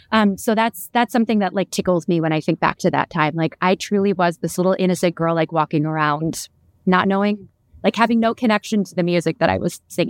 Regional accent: Orlando, Florida, United States; now in Los Angeles, United States; I think mainly because growing up in Orlando, like you really reserved going to the theme parks when you had company in town.

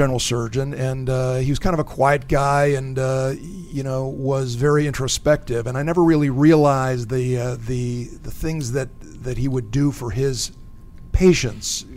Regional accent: Cleveland, Ohio, United States; I grew up in Cleveland, Ohio, on the western edge of Cleveland. At that time, it was kind of a farming community.

